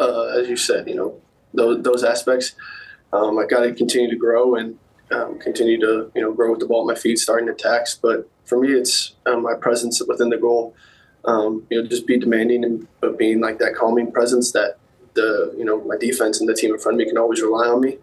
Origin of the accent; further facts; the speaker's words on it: St. Louis, Missouri, United States; Obviously, I want to see, I'd say, St. Louis do well just for my hometown, but...